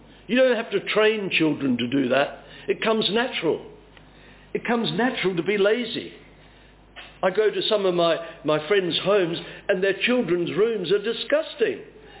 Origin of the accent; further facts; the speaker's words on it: Barmera, South Australia, Australia; born there; You cannot help where you were born. I was born in Barmra on the River Murray. That was my entrance into the world.